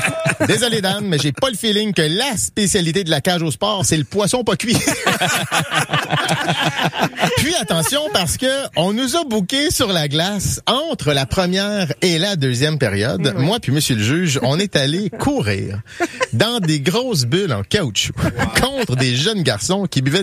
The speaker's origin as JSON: {"language": "French", "town": "Châteauguay", "region": "Quebec", "country": "Canada", "said": "Moi, je viens de Châteauguay."}